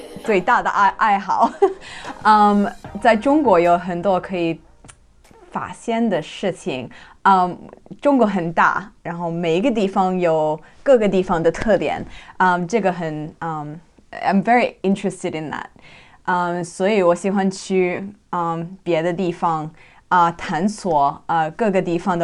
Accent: Australia; Chinese is a second language; 我27岁，我是澳大利亚人。

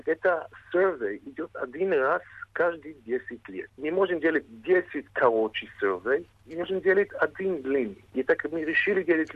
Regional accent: Belgium; born there; Russian is a second language; у меня акцент... Я сам не из России, я родился в Бельгии, но родители мои русские.

